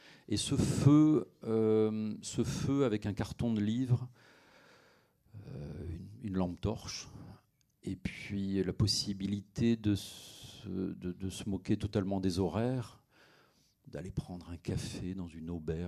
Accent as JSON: {"language": "French", "region": "western France", "country": "France", "said": "Et j'ai toujours vécu à Paris. Moi, je suis de Rennes, de Nantes, de villes de l'Ouest. Mais très vite, jeune prof, j'ai été balancé en banlieue parisienne. Donc, j'ai vécu à Paris."}